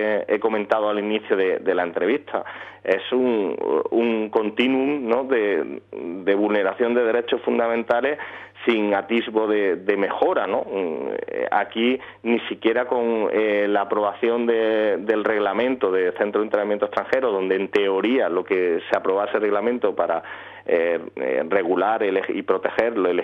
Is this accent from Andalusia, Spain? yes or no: yes; Andalusia, Spain; el que tenemos aquí más cercano en mi tierra, en Andalucía